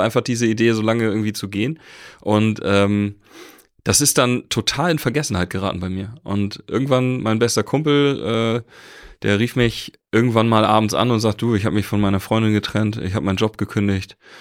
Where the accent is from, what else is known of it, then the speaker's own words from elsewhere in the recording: Lüneburg, Lower Saxony, Germany; now in Kiel, Germany; bin dann mit meinem Bruder von Kiel nach Lüneburg. Einmal von meinem Wohnort zu meiner Heimatstadt, in deren Umfeld ich groß geworden bin.